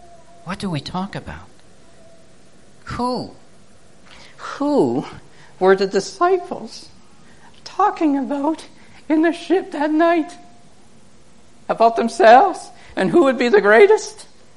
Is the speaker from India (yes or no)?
no; Canada; I'm a Canadian. I don't even vote.